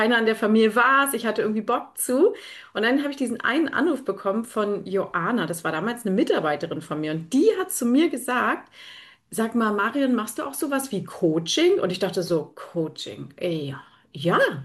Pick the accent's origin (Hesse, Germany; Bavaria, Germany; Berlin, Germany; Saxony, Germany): Berlin, Germany; bin in Berlin geboren, aber irgendwie mehr auf dem Dorf als wirklich tatsächlich in der City.